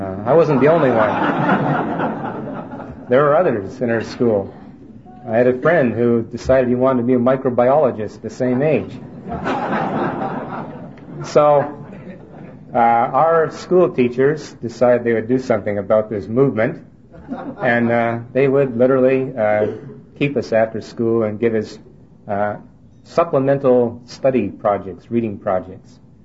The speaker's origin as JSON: {"language": "English", "town": "Vancouver", "region": "British Columbia", "country": "Canada", "tie": "born or raised there", "also_born_or_lived": "Montreal", "moved": "yes", "said": "I was born and raised in Canada, and my family moved out from Montreal, where I was born, to Vancouver when I was about 5 years of age."}